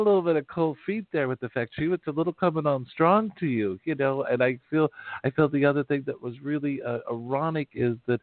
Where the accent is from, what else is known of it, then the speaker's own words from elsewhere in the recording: Wyoming, United States; also born or lived in Texas; I lived in Texas, but I had never dealt with the whole southern wildlife. I'm from Wyoming.